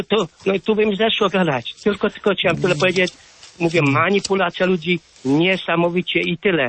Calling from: Chicago, Illinois, United States; Jeszcze może dzwoni ja też z Chicago.

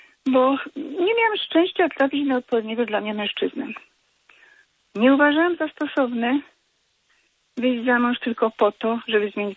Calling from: West Pomeranian Voivodeship, Poland; z Zachodniopomorskiego. Jestem sama, czyli krótko mówiąc starą panną, bo tak się to nazywa. Pochodzę z rodziny katolickiej, dobrze, spokojnie żyjącej.

